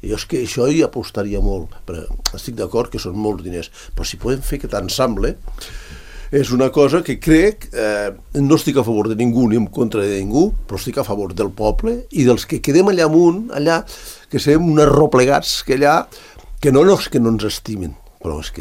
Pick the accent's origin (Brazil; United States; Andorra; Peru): Andorra; Escaldes-Engordany; jo sóc d'Escaldes en Gordany, allà ens morim, ens mengem els mocs, com se diu, perquè no votem res, perquè ja no hi ha res.